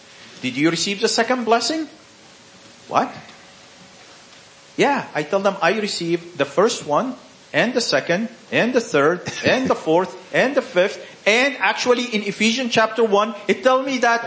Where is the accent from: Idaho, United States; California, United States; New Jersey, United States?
New Jersey, United States; accent: New Jersey; English is a second language; My native language is not English, as you could tell. This accent is a New Jersey accent.